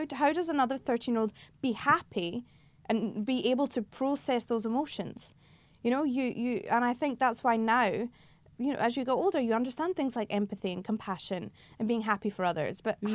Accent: Killearn, Scotland, United Kingdom; Well, I'm a girl from Scotland in a random village called Killearn.

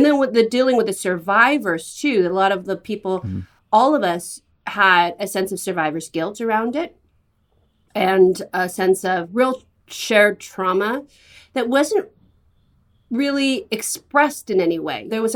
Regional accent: San Francisco, California, United States; Yeah, I grew up in San Francisco, and my parents owned a gay bookstore that they bought in 1977.

